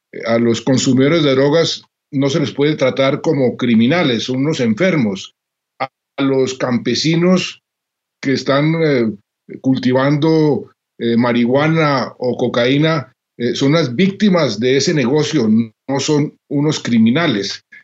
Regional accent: Colombia; En mi país, en Colombia

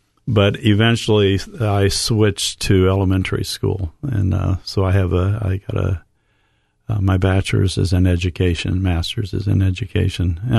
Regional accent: Ohio, United States; that's my hometown is in Toledo Diocese. Now, it's only about an hour from my home where we lived in Columbus at the time, but it was Toledo Diocese.

